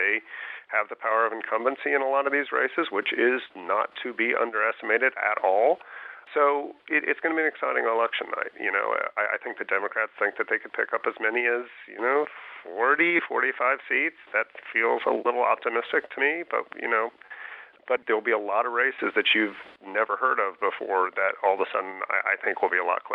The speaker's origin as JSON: {"language": "English", "region": "Missouri", "country": "United States", "tie": "born or raised there", "said": "I mean, I grew up in Missouri"}